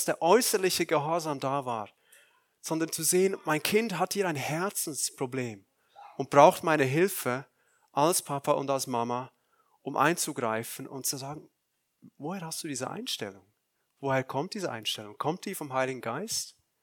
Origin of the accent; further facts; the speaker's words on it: Aargau, Switzerland; aus dem Aargau, aus der Schweiz, aus meiner Heimat.